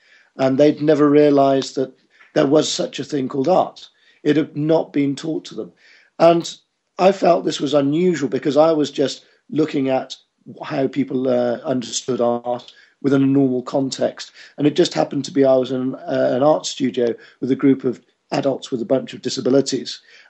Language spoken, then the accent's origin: English; Canterbury, South East England, United Kingdom; I'm from Canterbury in Kent, which is in the UK, and Canterbury as in the Chaucer and Canterbury Tales.